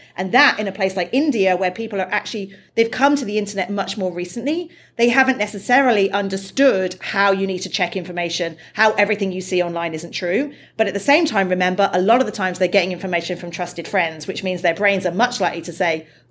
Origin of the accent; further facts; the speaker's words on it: United Kingdom; I'm British